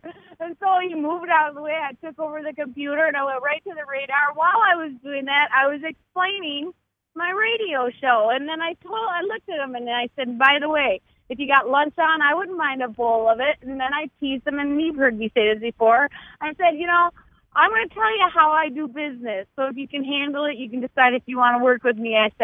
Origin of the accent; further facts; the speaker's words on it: Minneapolis, Minnesota, United States; I'm from Minneapolis. A lot of people don't believe it.